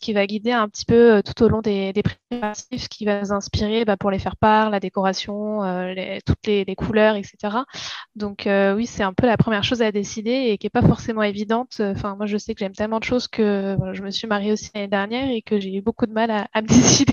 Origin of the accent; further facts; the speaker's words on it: Saint-Raphaël, Provence-Alpes-Côte d'Azur, France; now in Dijon, France; En fait, je suis originaire de Saint-Raphaël.